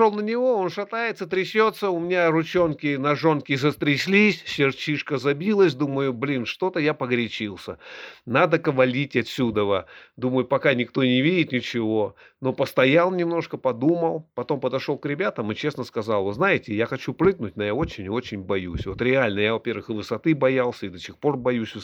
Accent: Chelyabinsk, Chelyabinsk Oblast, Russia; moved away as an adult; now in Moscow, Russia; 22 или 23 года назад, я приехал в Москву, как и все понаехали. Я приехал с Урала, с города Челябинска.

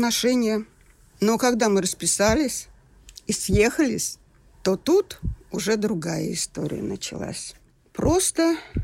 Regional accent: Nizhny Novgorod, Nizhny Novgorod Oblast, Russia; Родилась я в Нижнем Новгороде, в обыкновенной рабочей семье.

